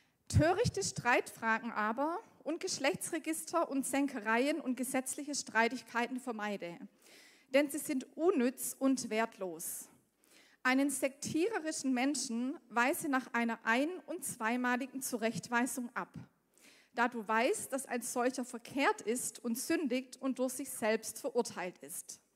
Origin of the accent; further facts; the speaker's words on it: Rot am See, Baden-Württemberg, Germany; ich komme aus Roth am See, das ist in Süddeutschland. Wer das nicht kennt, danke. Und vielleicht hört man es an manchen Worten, die ich gebrauche, dass ich aus dem Süden komme.